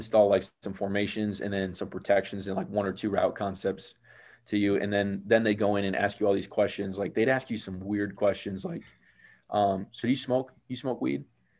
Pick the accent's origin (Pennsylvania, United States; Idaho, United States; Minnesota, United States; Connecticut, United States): Minnesota, United States; My hometown is actually only an hour away from Minneapolis. So it was really, really awesome to be that close to home